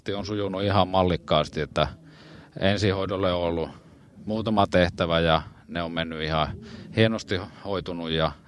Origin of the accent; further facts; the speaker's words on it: Kokkola, Central Ostrobothnia, Finland; No minä olen kokkolalainen perheisä.